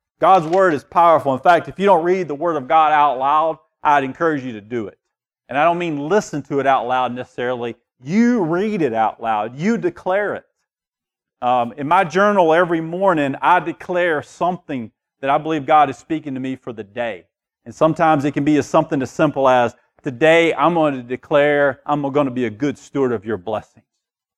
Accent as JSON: {"language": "English", "region": "Kentucky", "country": "United States", "tie": "born or raised there", "said": "And when we grew up in Kentucky, well, there's still a lot of churches in Kentucky"}